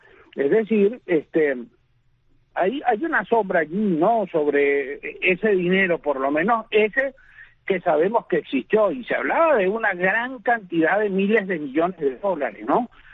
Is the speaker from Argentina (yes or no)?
no; Venezuela; lo que yo padezco como venezolano día a día.